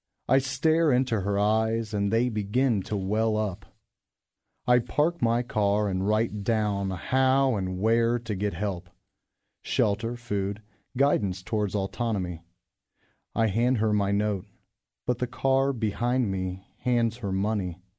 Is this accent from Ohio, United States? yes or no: yes; Beavercreek, Ohio, United States; Wow, I grew up in Beaver Creek, Ohio, so I've been around the Dayton area my whole life.